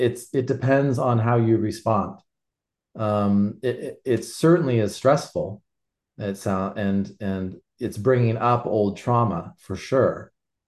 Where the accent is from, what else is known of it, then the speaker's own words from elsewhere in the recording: Lebanon; moved away; growing up in Lebanon during the war. Growing up in Lebanon when there was the war happening. I've been out of the country for more than 10 years, but my family is still there.